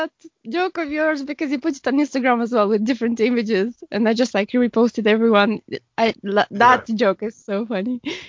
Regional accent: Moldova; English is a second language; so I had a couple of times when people asked me where I am from, and when I said Moldova, they said, "Oh yeah, Moldova, you're from former Yugoslavia."

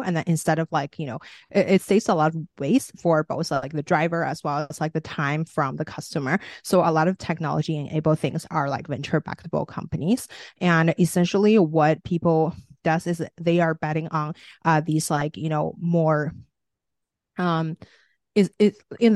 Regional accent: China; now in United States; I was originally from China. And then when I came to the US, I didn't really have much business connections.

